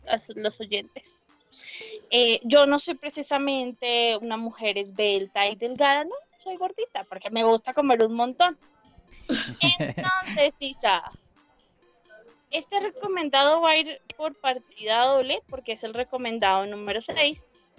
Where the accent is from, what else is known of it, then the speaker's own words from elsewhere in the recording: Bogotá, Colombia; He comido yo, que soy Rola.